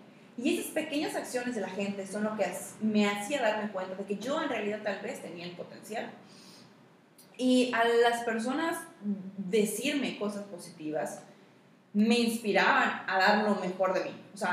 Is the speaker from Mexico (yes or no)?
yes; Yucatán, Mexico; yo soy la yucateca que ha ganado más concursos de belleza.